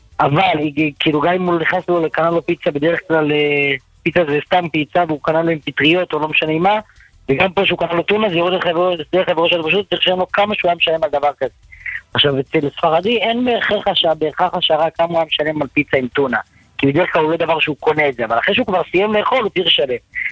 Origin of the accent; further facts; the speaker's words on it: Petah Tikva, Central District, Israel; אני פתח תקווה.